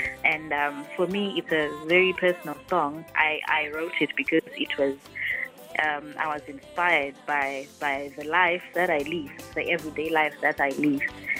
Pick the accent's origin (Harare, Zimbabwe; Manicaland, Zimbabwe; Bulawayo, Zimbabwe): Harare, Zimbabwe; born there; and I am a mbira player and a vocalist from Zimbabwe. I'm a mother, I'm a wife, and I'm 28 years old. I was born in Harare